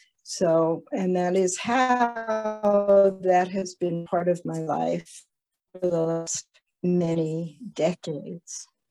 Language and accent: English; United States; I got a job being an American, despite being an American, at the Buddhist Society